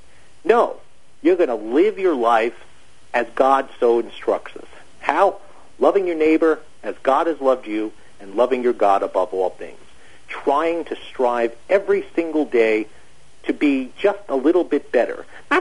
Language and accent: English; New Jersey, United States; They've mocked me, but hey, I'm from New Jersey.